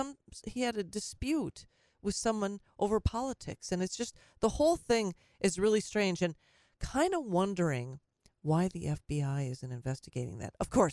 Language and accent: English; Minnesota, United States; accent: Minnesota; No, it's in Fargo, that's my Minnesota accent.